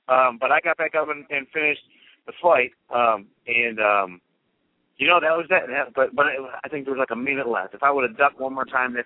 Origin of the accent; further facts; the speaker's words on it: Cleveland, Ohio, United States; So I says, I was born in Cleveland. I'm from Cleveland.